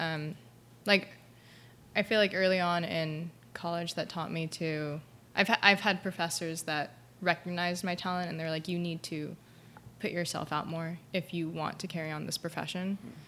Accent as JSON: {"language": "English", "region": "California", "country": "United States", "said": "I'm originally from the Coachella Valley area"}